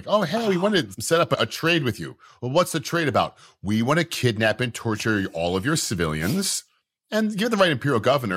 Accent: United States; I actually don't know what a hectare is. I'm American.

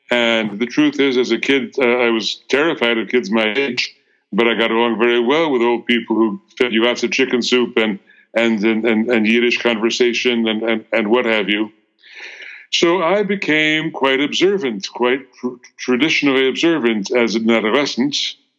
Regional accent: United States; I'm an American Jew, third generation in America. That means my grandparents were all immigrants from Eastern Europe. My parents were born here shortly after their parents immigrated at the turn of the 20th century.

